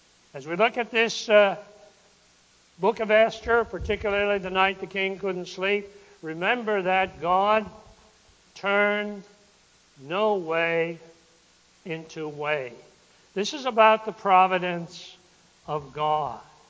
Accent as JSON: {"language": "English", "region": "Wisconsin", "country": "United States", "said": "I'm from Wisconsin originally, and of course, if you're from Wisconsin, you are what they call a cheesehead."}